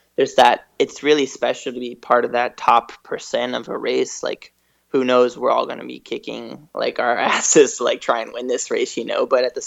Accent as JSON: {"language": "English", "region": "California", "country": "United States", "said": "I came from Northern California"}